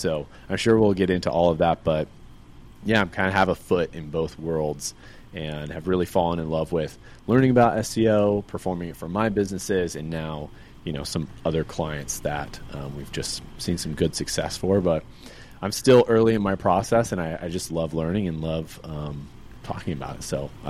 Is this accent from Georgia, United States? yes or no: yes; Atlanta, Georgia, United States; I relocated back to my home state of Georgia, Atlanta, Georgia.